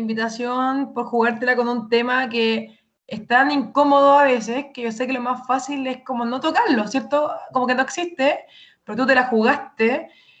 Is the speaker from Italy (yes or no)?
yes; Italy; yo soy italiana